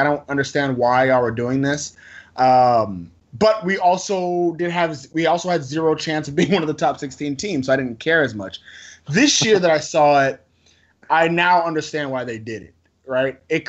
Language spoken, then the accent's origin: English; Houston, Texas, United States; I grew up playing football in Houston